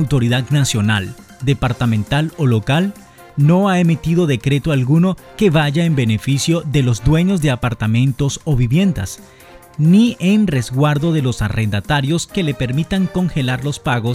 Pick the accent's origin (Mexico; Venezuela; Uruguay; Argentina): Venezuela; now in Colombia; Seamos ejemplos como ciudadanos venezolanos. Marquemos la diferencia y aportemos para esta sociedad colombiana que nos ha abierto las puertas.